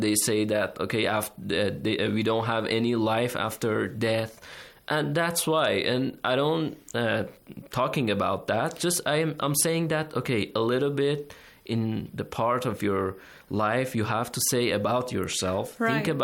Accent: Pakistan; I'm from Pakistan.

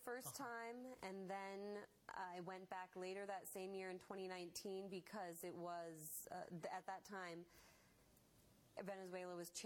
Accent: United States; As an American, I think it's important for us to understand how our sanctions policies and our weaponization of the dollar have actually blown back into our interest.

